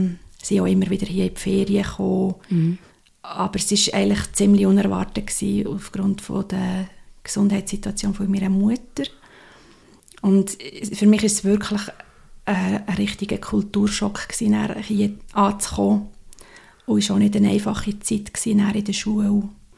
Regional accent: Sicily, Italy; born or raised there

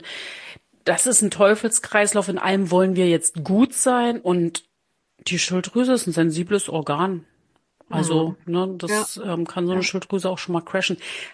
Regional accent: East Germany, Germany; wir sind ja alle in der DDR groß geworden.

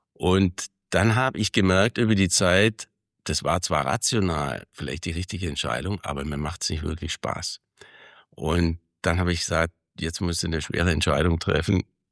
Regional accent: Ravensburg, Baden-Württemberg, Germany; ich bin Ravensburger. Ich bin 63 in Ravensburg geboren, hier zur Schule gegangen, am Wirtschaftsgymnasium, 84 Abitur gemacht.

